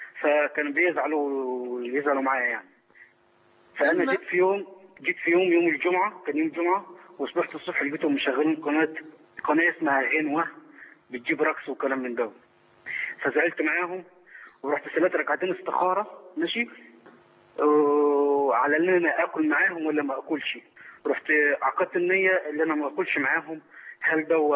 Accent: Egypt; now in Jordan; أنا ساكن مع شباب، ماشي، إحنا في الأردن، أنا مصري، ساكنين مع شباب مع بعضنا في السكن

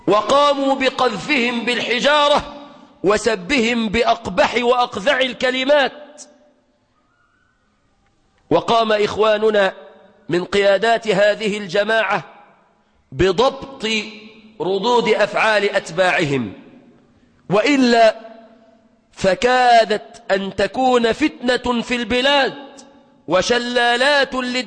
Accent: Egypt; في بلادنا مصر

